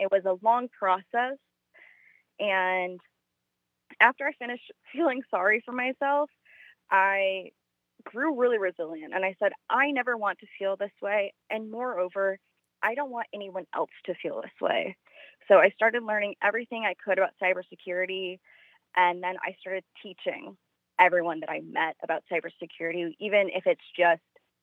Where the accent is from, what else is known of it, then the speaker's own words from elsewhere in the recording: Wisconsin, United States; I'm from the Milwaukee area, specifically Waukesha County.